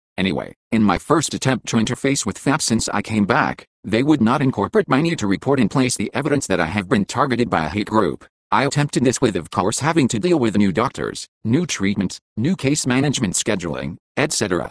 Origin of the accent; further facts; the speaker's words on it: San Bernardino, California, United States; born or raised there